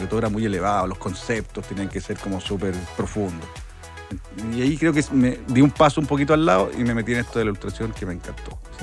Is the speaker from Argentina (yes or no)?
no; Santiago, Santiago Metropolitan Region, Chile; Soy de Santiago.